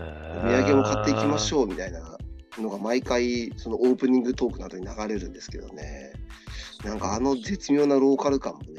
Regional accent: Saitama, Japan; あの埼玉出身なので近いは近いんですけどね

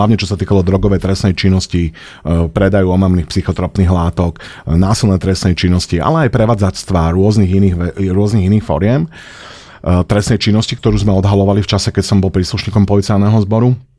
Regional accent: Bratislava, Bratislava Region, Slovakia; Ja som rodený Petržalčan. Narodil som sa v Petržalke, dlho som tam aj žil, potom sme sa sťahovali do iných mestských častí, potom som bol dlho v zahraničí, potom som sa opäť vrátil a dneska som zase v Petržalke.

